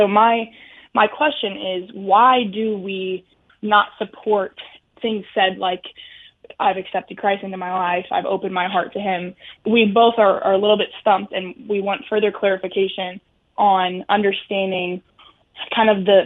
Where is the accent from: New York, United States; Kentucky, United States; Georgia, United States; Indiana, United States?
Kentucky, United States; Louisville; I am from Louisville, Kentucky